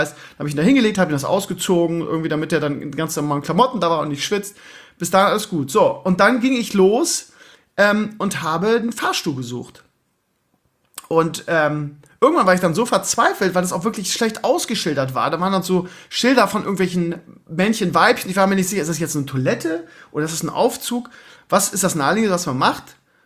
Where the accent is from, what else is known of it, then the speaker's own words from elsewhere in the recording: Bremen, Germany; ich bin ja Bremer